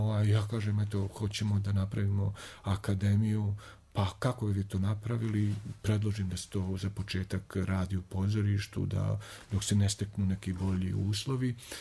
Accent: Banja Luka, Republika Srpska, Bosnia & Herzegovina; born there; Ja sam rođen u Banja Luci

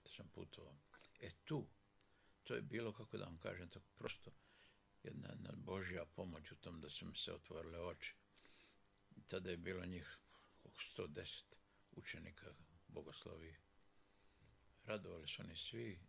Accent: Drvar, Federation of Bosnia and Herzegovina, Bosnia & Herzegovina; also born or lived in Grahovo; ja sam odrastao rođenom u Grahovu, odrastao u Drvaru

